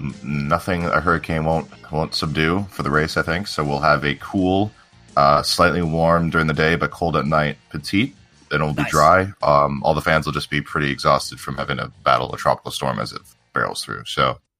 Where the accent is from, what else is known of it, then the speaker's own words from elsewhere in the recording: United States; I am an American, and I'm doing well.